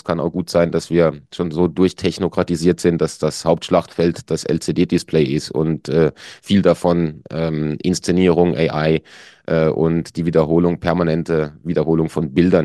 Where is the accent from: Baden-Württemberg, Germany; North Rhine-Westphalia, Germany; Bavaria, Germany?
Baden-Württemberg, Germany; also ich komme nicht direkt aus Baden-Baden, sondern aus einem kleinen Dorf da in der Nähe oder so eine Kleinstadt, ja, da in der Nähe.